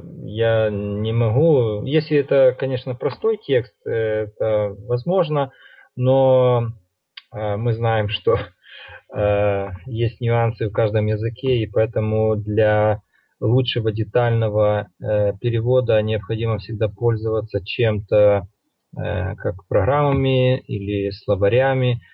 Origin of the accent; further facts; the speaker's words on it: Ukraine; born there; Родился я в Украине. Мои родители посещали церковь, были членами церкви баптистской. И я с детства посещал церковь